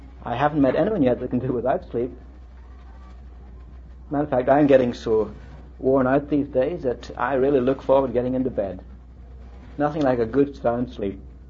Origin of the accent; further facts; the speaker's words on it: Ireland; born there; Well, I as a human being can say I'm Irish by birth